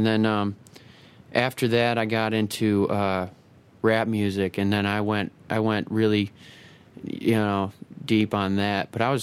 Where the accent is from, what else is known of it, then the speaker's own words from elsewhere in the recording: Dallas, Texas, United States; born there; Oh, I was Dallas.